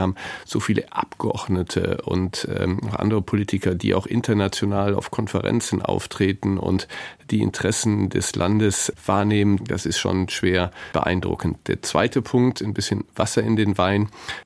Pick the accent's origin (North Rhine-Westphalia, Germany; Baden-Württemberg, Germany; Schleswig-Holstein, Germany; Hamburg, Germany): North Rhine-Westphalia, Germany; Neuss; jedenfalls aus meiner Heimatstadt Neuss